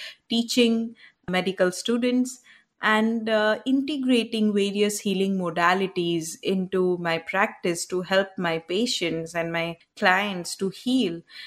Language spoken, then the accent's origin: English; India; English is a second language; moved away as an adult; Yes, for me, I had been born and brought up in India.